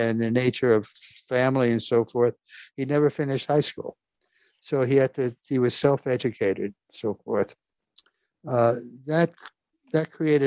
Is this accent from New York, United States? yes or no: yes; New York, United States; I was born and raised here in New York. We were far from a wealthy family. As a matter of fact, dad worked hard. Mom was an immigrant. I'm second generation. There's a Norwegian family.